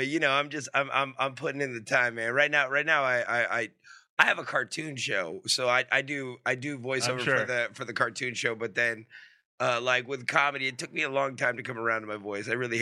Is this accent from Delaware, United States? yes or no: no; Santa Monica, California, United States; I was working at Johnny Rockets on the 3rd Street Promenade. I grew up in Santa Monica, okay?